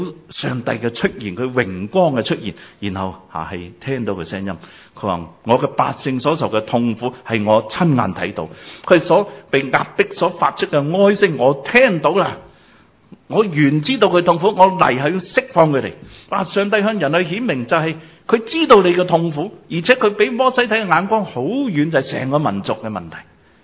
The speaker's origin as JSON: {"language": "Cantonese", "region": "Guangdong", "country": "China", "accent": "Cantonese", "said": "读翻正啲，我哋广东口音啊"}